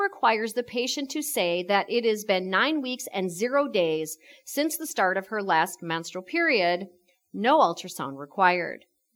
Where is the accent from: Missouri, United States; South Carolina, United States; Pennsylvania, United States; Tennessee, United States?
Missouri, United States; My home state of Missouri is a state that has a strict abortion ban